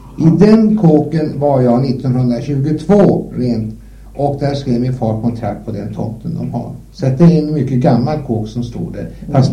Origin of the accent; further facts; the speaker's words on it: Stockholm, Stockholm County, Sweden; born there; Jag är född i Kungsholms församling i Stockholm och kom till handeln 1925.